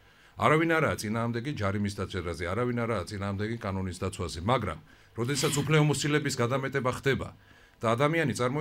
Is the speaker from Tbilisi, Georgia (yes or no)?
no; Batumi, Adjara, Georgia; მე როგორც ბათუმელი აჭარელი და ამ ქვეყნის შვილი, ყველა ვიყავით ვალდებული